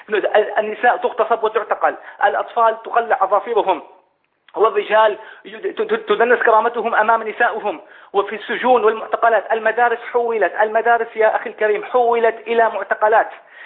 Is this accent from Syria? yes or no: yes; Syria; نحن أبناء سوريا